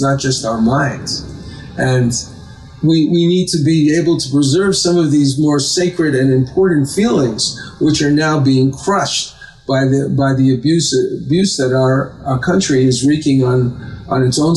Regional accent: Long Island, New York, United States; I grew up in Long Island

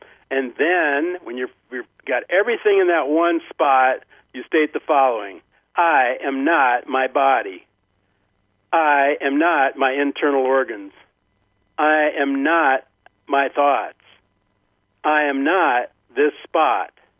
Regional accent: Nebraska, United States; I'm from Nebraska. That's next to Missouri, the show-me state.

